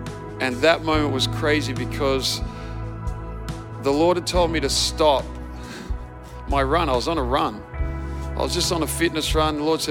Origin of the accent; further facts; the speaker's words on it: Wodonga, Victoria, Australia; also born or lived in Maui; now in Bendigo, Australia; I was born in Maui. Anyone from Maui? We had one. We do, yeah. Cool, brother. I'm born in Maui. Grew up half my life in Wodonga.